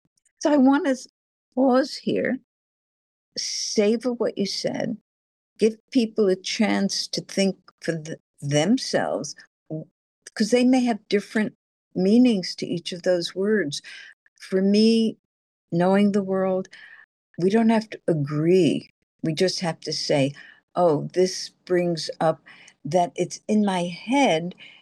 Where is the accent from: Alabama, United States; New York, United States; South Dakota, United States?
New York, United States; I grew up in New York, crossing the street.